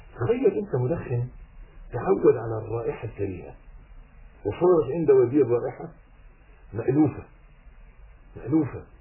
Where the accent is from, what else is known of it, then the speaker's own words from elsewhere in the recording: Egypt; يعني مثلا عادتنا إحنا كمصريين إحنا نأكل الحلو في الأخر،